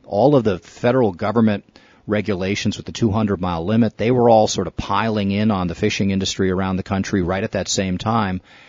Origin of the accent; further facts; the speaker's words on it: East Coast, United States; moved away as an adult; now in Lincoln County, United States; I'm from the East Coast originally, but that was a long, long time ago. I've been living and working in Lincoln County since 1989. And when I came to Oregon back in 1985